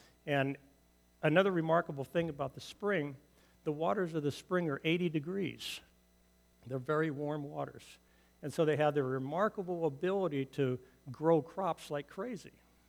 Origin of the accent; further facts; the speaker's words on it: Jericho, West Bank, Palestine; Let me take you to Jericho and share with you my hometown.